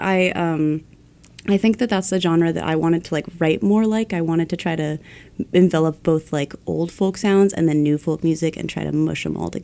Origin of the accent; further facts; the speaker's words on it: Ojai, California, United States; now in New York, United States; I'm originally from Ojai, California, and I just graduated from the Berklee College of Music a week ago.